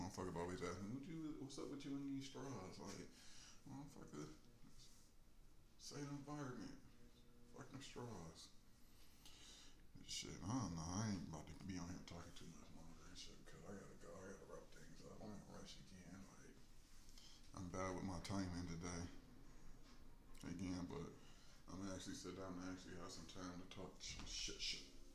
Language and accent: English; Detroit, Michigan, United States; I ain't from here. I'm from Detroit, bitch, all day.